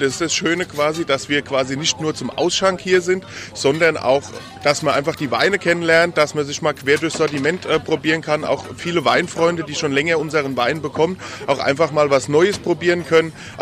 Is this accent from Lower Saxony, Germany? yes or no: no; Rhineland-Palatinate, Germany; Wir kommen aus der Nähe von Mainz.